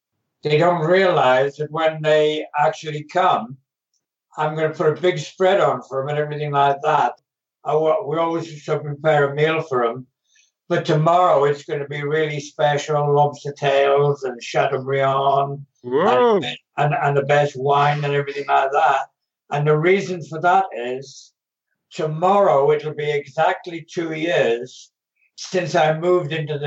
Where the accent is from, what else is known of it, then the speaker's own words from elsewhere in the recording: Wales, United Kingdom; And although I'm Welsh, I don't speak the language, and it'd be hard to get my tongue around.